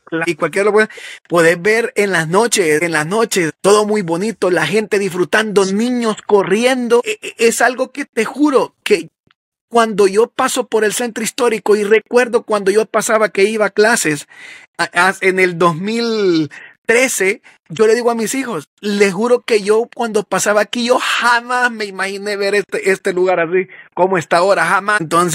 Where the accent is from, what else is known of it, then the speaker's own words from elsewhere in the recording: El Salvador; uno como salvadoreño vivía con la psicosis de que en qué momento va a volver a reventar